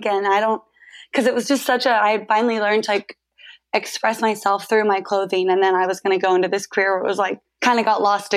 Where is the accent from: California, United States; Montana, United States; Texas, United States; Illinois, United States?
California, United States; Santa Ana; Yeah, so I'm from Santa Ana, California, born and raised, still live here now.